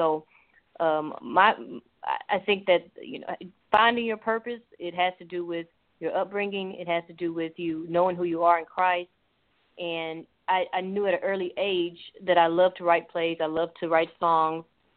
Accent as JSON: {"language": "English", "town": "Little Rock", "region": "Arkansas", "country": "United States", "moved": "yes", "lives_now": "Dallas, United States", "said": "I am actually originally from Little Rock, Arkansas, and I moved to Dallas in 1998. And ever since then, we've been here, and we love it here."}